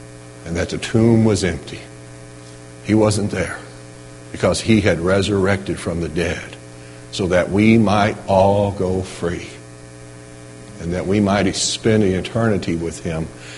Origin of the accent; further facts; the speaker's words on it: Missouri, United States; Doesn't matter what state we celebrate Easter in. Doesn't matter that we're from Missouri.